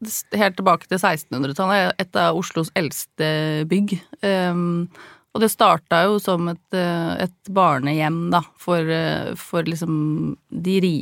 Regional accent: Tønsberg, Vestfold, Norway; Jeg er fra Tønsberg.

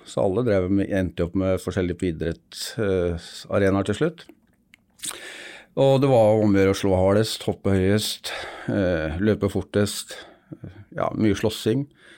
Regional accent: Vestby, Akershus, Norway; born or raised there

